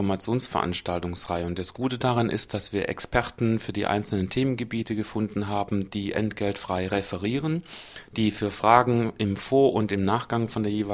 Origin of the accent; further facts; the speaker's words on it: Baden-Württemberg, Germany; so würde ich es als Schwabe immer ganz gerne sagen.